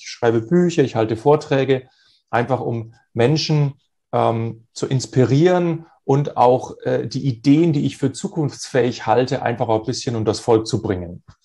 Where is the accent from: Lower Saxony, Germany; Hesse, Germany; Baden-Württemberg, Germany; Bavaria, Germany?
Bavaria, Germany; Ansbach; now in Nuremberg, Germany; Ja, gebürtig aus Ansbach im schönen Frankenland, ne, wie du schon gesagt hast, wohne in Nürnberg. Ich bin jetzt von Haus aus Psychologe mit Nebenfach Informatik